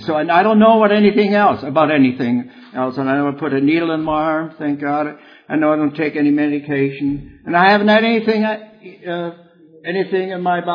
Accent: Berlin, Germany; English is a second language; I grew up in Berlin, a big city.

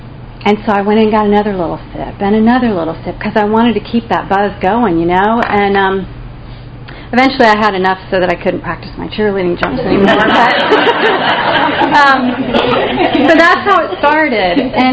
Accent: Florida, United States; also born or lived in Connecticut; I started out, I was born in Connecticut, and when I was five, we moved down to South Florida.

